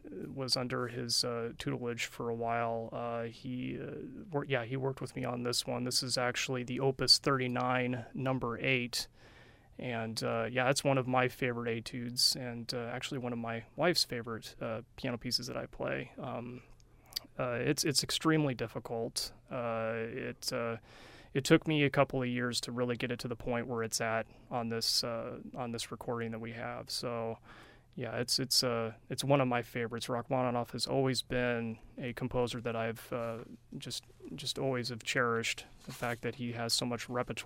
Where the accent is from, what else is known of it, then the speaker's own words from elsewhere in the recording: California, United States; moved away; California, Southern California.